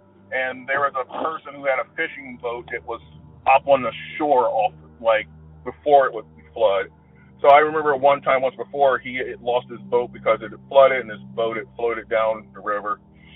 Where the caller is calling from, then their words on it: Georgia, United States; and I'm calling from Georgia.